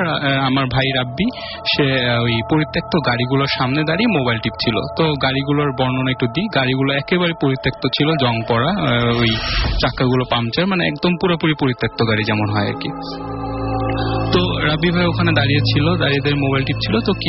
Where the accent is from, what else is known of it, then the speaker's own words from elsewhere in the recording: Dhaka, Dhaka Division, Bangladesh; মিরপুর থেকে এসেছি।